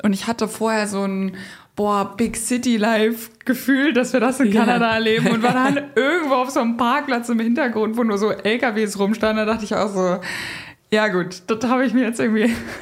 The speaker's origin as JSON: {"language": "German", "town": "Kiel", "region": "Schleswig-Holstein", "country": "Germany", "said": "Ja, also ich komme aus Kiel. Ich habe Beachvolleyball am Strand gelernt."}